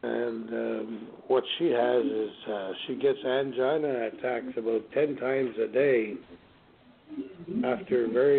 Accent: England, United Kingdom; because she's French, I'm English

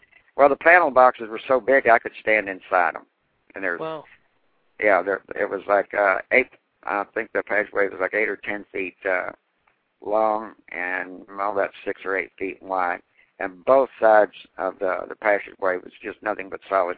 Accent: Waco, Texas, United States; And so I came back to Waco, Texas to build the first one because I wanted to build it in my hometown.

